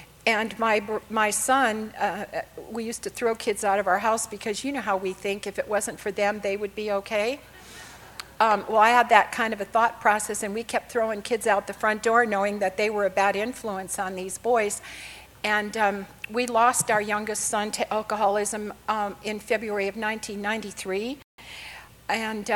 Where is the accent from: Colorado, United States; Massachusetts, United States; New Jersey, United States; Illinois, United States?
Illinois, United States; Chicago; born there; now in Texas, United States; I was born in Chicago. That's why I don't sound like I'm a Texan. I've only lived in Texas 36 years, and the only word I've learned so far is y'all.